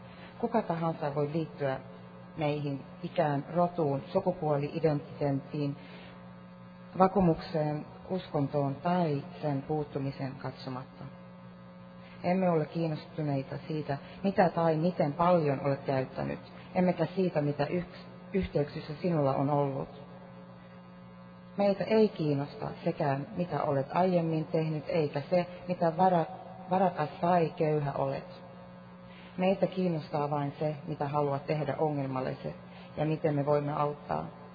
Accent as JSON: {"language": "English", "country": "Sweden", "tie": "born or raised there", "said": "my parents are from Finland. I have a Finnish passport, but I'm born and raised in Sweden."}